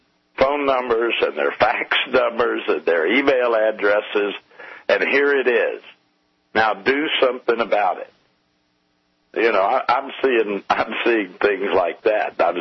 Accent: Texas, United States; I've never followed politics most of my life, and I grew up in South Texas where they used to have some of the dirtiest politics there ever was.

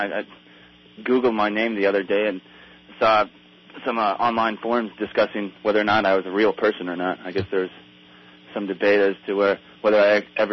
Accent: Walnut Creek, California, United States; Well, I grew up in Walnut Creek, which is a pretty well-to-do city in the East Bay

